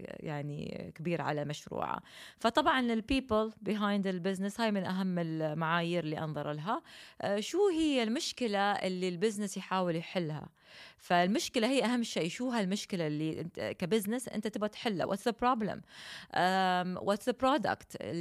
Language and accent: Arabic; United Arab Emirates; أولا جدا محظوظة أني أنا إماراتية وأني انولدت بالإمارات